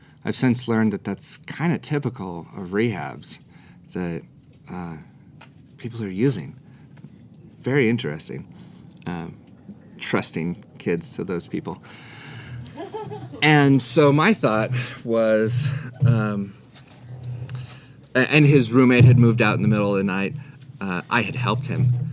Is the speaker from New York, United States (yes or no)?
no; California, United States; I have all the niceness and shame of being Midwestern, but I'm from Southern California, so I don't know where that came from.